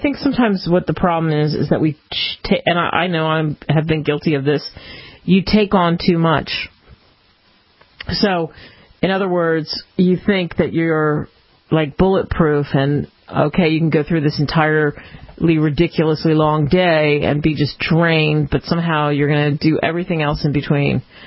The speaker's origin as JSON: {"language": "English", "region": "East Coast", "country": "United States", "tie": "born or raised there", "said": "Growing up on the East Coast is one place where I hadn't been to that site."}